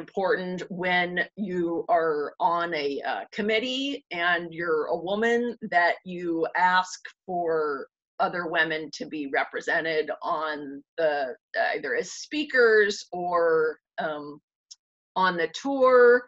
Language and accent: English; Pittsburgh, Pennsylvania, United States; I grew up in Pittsburgh and never went to Cincinnati the entire time.